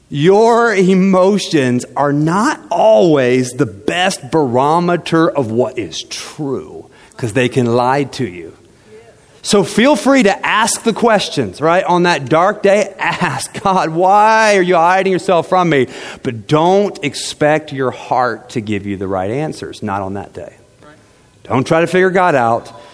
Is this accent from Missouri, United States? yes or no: yes; St. Joseph, Missouri, United States; I grew up in St. Joe. I grew up probably 5 miles from this building.